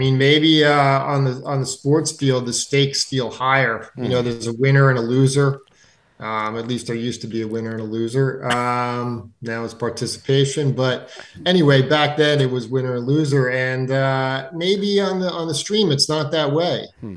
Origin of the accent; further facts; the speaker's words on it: New Jersey, United States; now in New York, United States; I'm a recent transplant to New York in the last 10 years or so, but I grew up in New Jersey